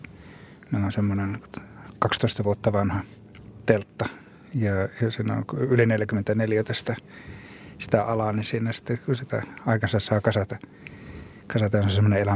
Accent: Jyväskylä, Central Finland, Finland; Me molemmat ollaan Keski-Suomesta. Mä oon Jyväskylässä kasvanut lapsuuden monena kesänä.

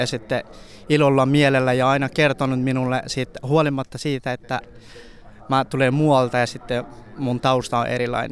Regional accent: Iran; Finnish is a second language; now in Finland; Mä tulin Iranista niin kuin Turkiin ja Turkin kautta Kreikkaan. Ja Kreikasta niin kuin läpi Eurooppa sitten Suomeen kyllä.

